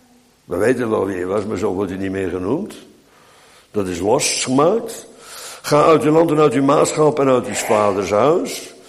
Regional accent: Bodegraven, South Holland, Netherlands; Ik kom uit Bodegraven. Dat werd gebouwd rondom de brug over de Oude Rijn.

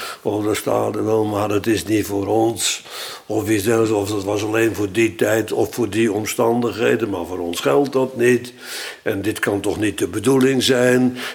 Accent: Bodegraven, South Holland, Netherlands; in mijn jeugd Bodegraven, waar ik vandaan kom, uitdrukkelijk verdeeld was in twee categorieën. Je had misschien drie, maar eigenlijk maar twee, protestanten en Rooms-Katholieken.

